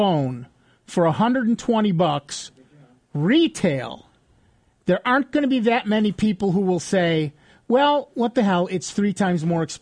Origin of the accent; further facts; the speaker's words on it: Rochester, New York, United States; You live in New York State? Yeah, I'm from Rochester, New York.